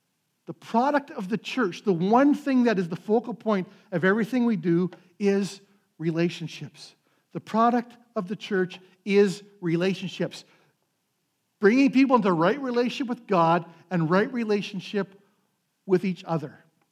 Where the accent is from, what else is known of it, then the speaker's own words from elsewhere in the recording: Flin Flon, Manitoba, Canada; I was working back in my hometown of Flin Flon, working in the smelter.